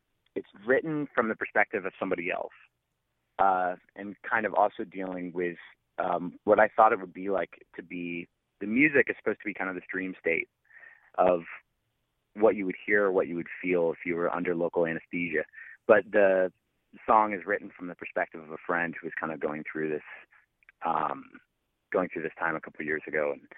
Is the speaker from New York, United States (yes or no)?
no; New Jersey, United States; I really felt like it was kind of like a more polite version of living in, like, growing up in South New Jersey.